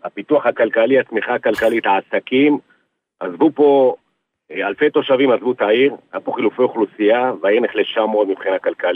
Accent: Jerusalem, Jerusalem District, Israel; אני גדלתי בירושלים, הייתי תושב נוקדים הרבה מאוד שנים

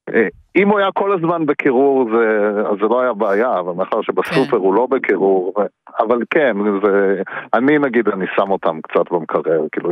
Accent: Nirim, Southern District, Israel; now in Beersheba, Israel; אני מקיבוץ נירים.

